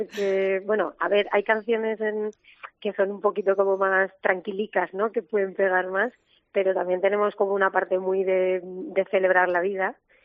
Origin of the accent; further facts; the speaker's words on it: Letur, Castilla-La Mancha, Spain; Fíjate también lo que ha pasado en Letún, en mi pueblo, que para mí también está siendo otro duelo.